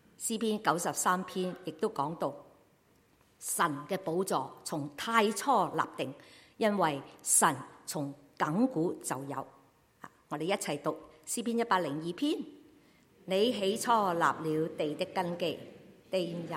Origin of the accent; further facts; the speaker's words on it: Canada; 当我们加拿大人去到香港的时候